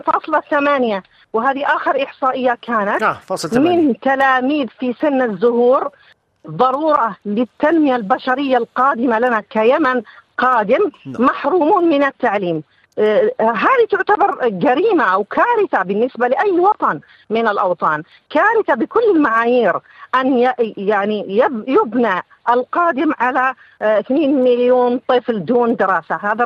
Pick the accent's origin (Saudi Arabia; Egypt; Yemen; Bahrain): Yemen; وأنا مرشحة وغيري من اليمن جايين حضورا لهذا المؤتمر الدولي